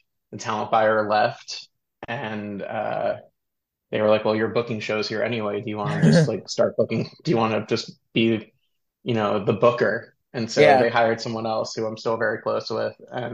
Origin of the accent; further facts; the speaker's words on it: Philadelphia, Pennsylvania, United States; I grew up in Philadelphia, and there was a really good alt rock station that would just play everything.